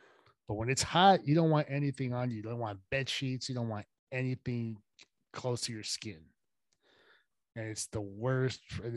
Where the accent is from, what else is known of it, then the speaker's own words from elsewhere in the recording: California, United States; For example, since we grew up here in the Bay Area, most people in our area are more liberal, right?